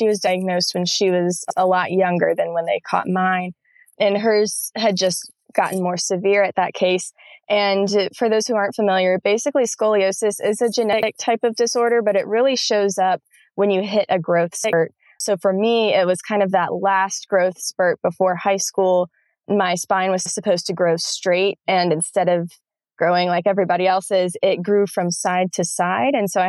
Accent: South Carolina, United States; My mom, I'm from South Carolina. And so like most Southern girls, their moms stick them in ballet classes when they're about 3 years old.

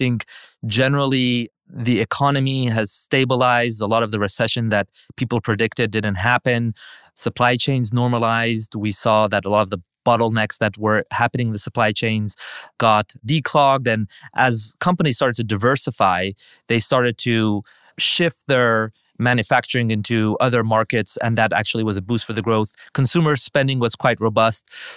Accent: Iran; English is a second language; So I was born and I grew up in Iran. And growing up in a developing country

